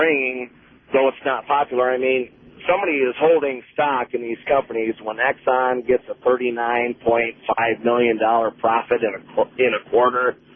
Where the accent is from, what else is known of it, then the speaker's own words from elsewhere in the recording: Michigan, United States; born there; I was born in Macomb Community Hospital.